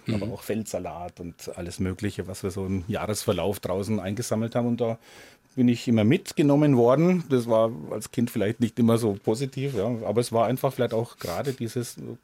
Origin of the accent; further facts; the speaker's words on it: Sommerach, Bavaria, Germany; Ich bin aufgewachsen an der Mainschlawe in Sommerach.